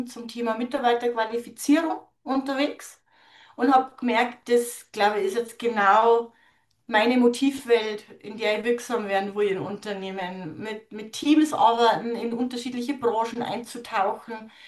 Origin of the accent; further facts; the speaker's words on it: Bavaria, Germany; wenn man bei uns in Niederbayern sagt